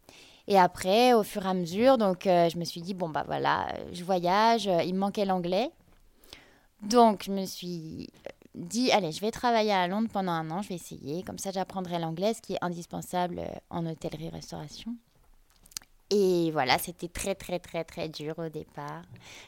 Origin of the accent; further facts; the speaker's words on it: Quimper, Brittany, France; Moi, je suis bretonne. Donc voilà, je suis née à Quimper, dans le Finistère. Ça n'a pas été facile de quitter la Bretagne